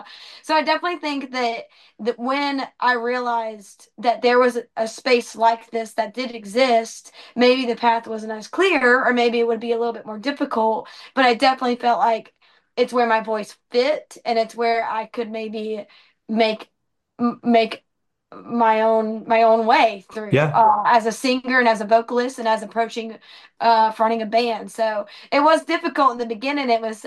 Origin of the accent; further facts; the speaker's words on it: Alabama, United States; I grew up in Alabama.